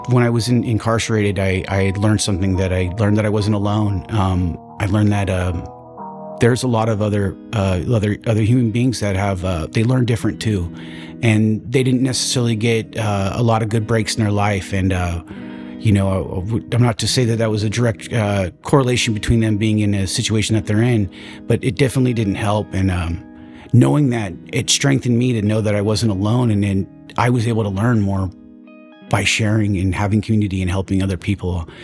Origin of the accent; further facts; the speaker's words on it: Vallejo, California, United States; I'm a 40-year-old neurodiverse ex-felon college student, and I'm from Bay Area. I was born in Vallejo.